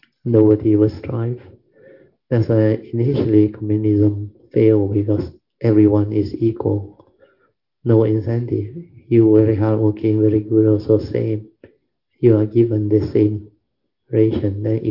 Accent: Malaysia; But Malaysian, being Malaysian, we have a lot of good, talented people.

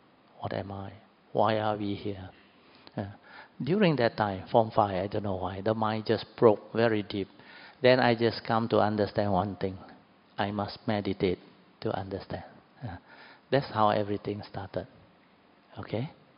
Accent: Kedah, Malaysia; I was from Kedah, very Ulu state.

